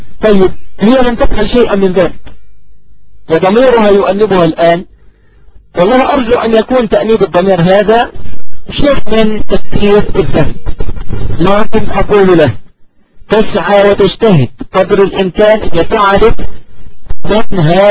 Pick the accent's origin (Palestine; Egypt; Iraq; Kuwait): Egypt; يعني أقول بالمعنى الدارج عندنا كمصريين تموت نفسه